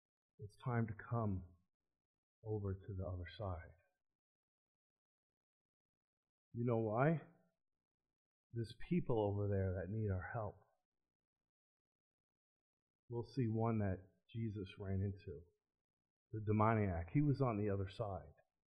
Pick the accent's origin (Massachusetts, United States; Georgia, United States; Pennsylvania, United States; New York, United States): New York, United States; Long Island; We're from Long Island, but it's okay in the harbor.